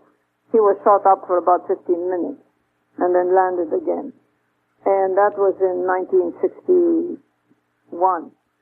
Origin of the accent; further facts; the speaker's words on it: Alexandria, Alexandria Governorate, Egypt; I grew up in Alexandria, Egypt. My parents were Greek.